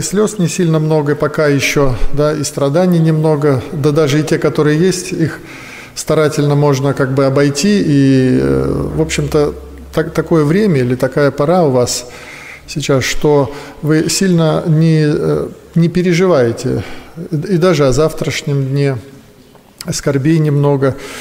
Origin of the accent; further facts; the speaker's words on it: Balashikha, Moscow Oblast, Russia; Я служитель из Балашихи, Салтыковская церковь.